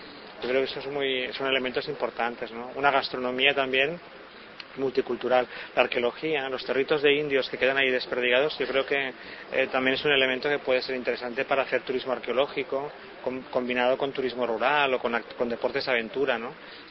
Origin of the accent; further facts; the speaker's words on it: Barcelona, Catalonia, Spain; now in Uruguay; por ejemplo yo que soy de Barcelona, ¿no?